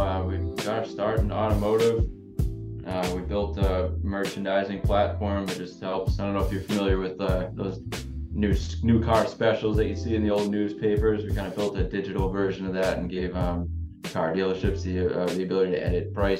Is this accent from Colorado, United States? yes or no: no; Massachusetts, United States; We're from Massachusetts.